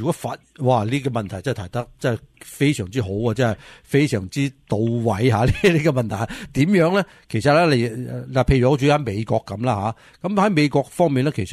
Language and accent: Cantonese; Hong Kong; 我哋香港人